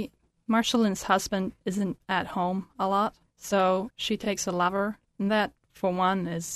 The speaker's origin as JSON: {"language": "English", "town": "Helsinki", "region": "Uusimaa", "country": "Finland", "said": "I am from Helsinki, Finland."}